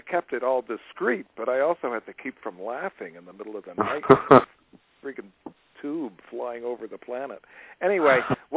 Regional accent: Montreal, Quebec, Canada; I grew up in Montreal.

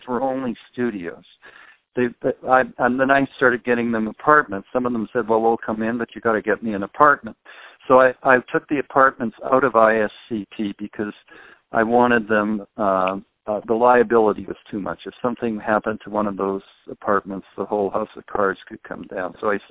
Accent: Canada; And I thought, I'm Canadian, so I thought Canada would come in first

